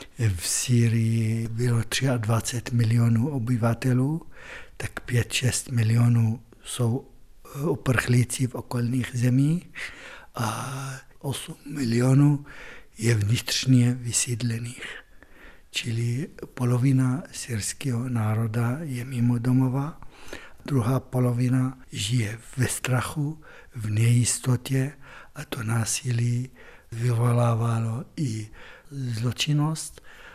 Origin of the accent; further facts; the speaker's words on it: Litoměřice, Ústí nad Labem Region, Czechia; Jsem litoměřický občan. Lidi z Litoměřic jsou moje spoluobčané. Lidi z České republiky jsou moje spoluobčané. Sýrie je ve mně